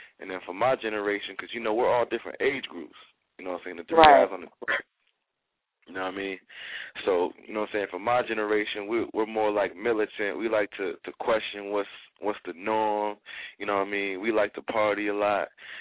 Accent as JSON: {"language": "English", "region": "Virginia", "country": "United States", "said": "You know, I'm from Virginia, but I'm posted right now in New Jersey"}